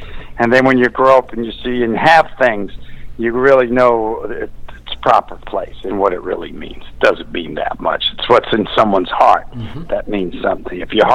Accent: New York, United States; when I was little, I came from Queens, New York, and it was a real poor, matter of fact, real poor.

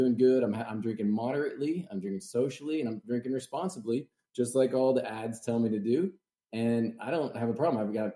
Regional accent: Oklahoma, United States; just growing up in the Midwest, Oklahoma to be specific

